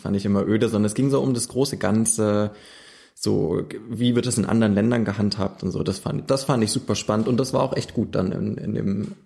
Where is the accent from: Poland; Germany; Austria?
Germany; Leipzig, Saxony; ich komme ja aus Leipzig